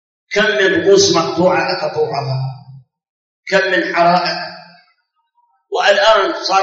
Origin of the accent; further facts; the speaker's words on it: Baghdad, Baghdad Governorate, Iraq; ما صار انفجار عندنا في بغداد بالمحمودية بالإسكندرية بالمسيب هاي الأماكن